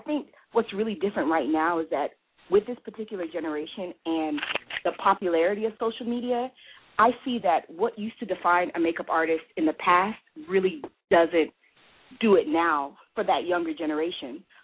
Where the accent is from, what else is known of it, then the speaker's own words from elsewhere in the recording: Canada; I grew up in Canada. I grew up in Canada